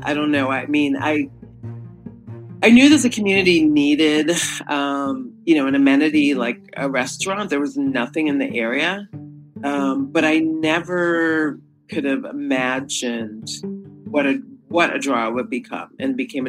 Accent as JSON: {"language": "English", "region": "East Coast", "country": "United States", "said": "I spent 10 years on the East Coast first because I'm from the East Coast."}